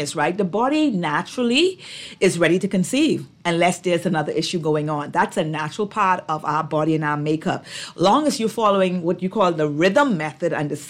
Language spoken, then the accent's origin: English; Long Bay Cays, Bahamas; I tell people I grew up in Long Bay, Keys, Andrews with my grandparents.